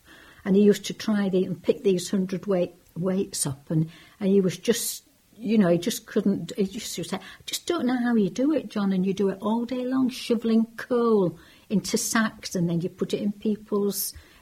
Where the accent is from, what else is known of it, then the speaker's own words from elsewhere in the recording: Oulton, Yorkshire and the Humber, United Kingdom; born there; I was born in 1940 in Oulton at 33 Aberford Road. I was born at home.